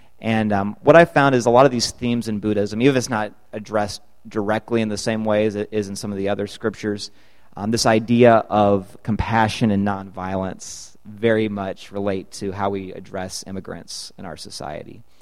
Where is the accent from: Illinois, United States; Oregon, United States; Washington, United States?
Illinois, United States; moved away as an adult; also born or lived in Costa Rica; now in Greenville, United States; I grew up in Illinois, but I moved down to Costa Rica after I finished my undergrad.